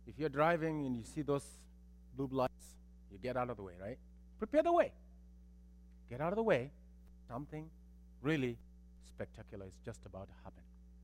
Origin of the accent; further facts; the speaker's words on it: United States; I grew up in America.